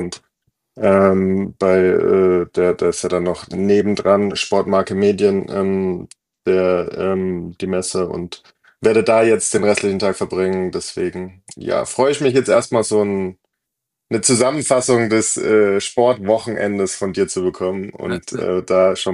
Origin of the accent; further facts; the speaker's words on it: Bavaria, Germany; ich bin ja quasi in Bayern groß geworden und dann auch regelmäßig in den Bergen gewesen